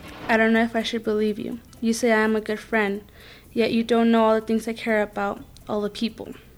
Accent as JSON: {"language": "English", "town": "Moquilla", "country": "Mexico", "tie": "born or raised there", "also_born_or_lived": "Juarez", "said": "I am from Mexico, and well, I was born in Juarez, but I was raised in Moquilla"}